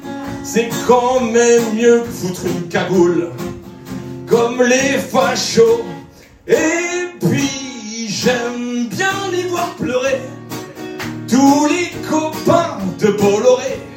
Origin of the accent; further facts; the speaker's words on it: Bourgogne-Franche-Comté, France; je viens de Saône-et-Loire, comme Rachida Dati.